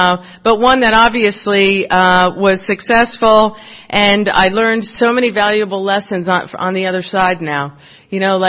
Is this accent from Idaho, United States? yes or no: no; New Jersey, United States; made the mistake that I'm actually really from Florida. I'm not. I think my accent is the dead giveaway. Big Irish Catholic family.